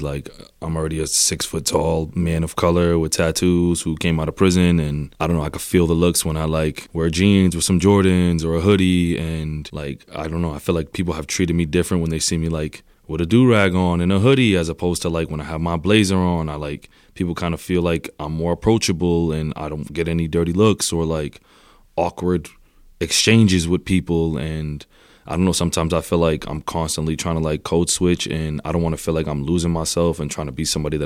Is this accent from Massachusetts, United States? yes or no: yes; Lowell, Massachusetts, United States; My hometown is Lowell, Massachusetts. It is a small town, like 30 minutes outside of Boston, with a lot of poverty, a huge Puerto Rican community, a huge Cambodian community.